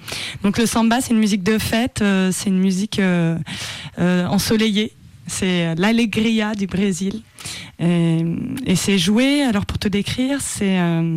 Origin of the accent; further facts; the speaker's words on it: France; Alors non, justement, je ne suis pas brésilienne, c'est ce que j'expliquais. Je suis française.